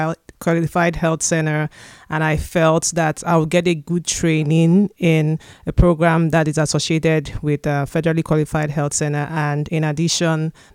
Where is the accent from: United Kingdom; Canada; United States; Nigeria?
Nigeria; Abia; I am Nigerian from Abia State.